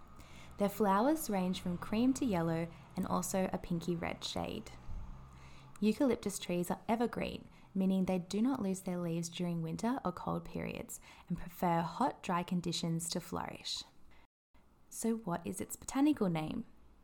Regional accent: Australia; Growing up in Australia, we are lucky enough to be surrounded by these gorgeous gum trees on just about every inch of our coastline.

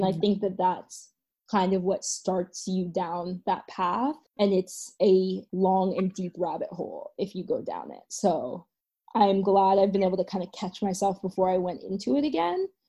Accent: Jamaica; I happen to be Jamaican, which is weird. I'm half Jamaican, half Indian, which is being a Jamaican distance runner is also odd.

